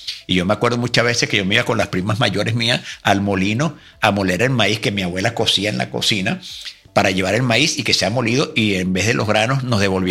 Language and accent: Spanish; Venezuela; nosotros como venezolanos decimos, y de hecho es así, los orígenes están en Venezuela.